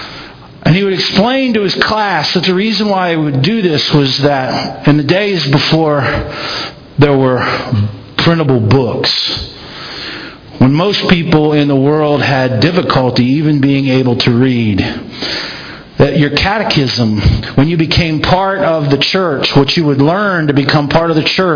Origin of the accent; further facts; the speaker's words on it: West Virginia, United States; I grew up in West Virginia, and we used to go camping. And a couple of the campsites were in the rural part of the state, really rural part of the state.